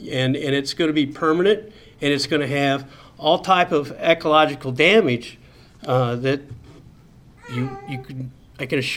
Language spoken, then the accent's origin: English; Whittier, California, United States; And I'm from Whittier, and I'm just telling you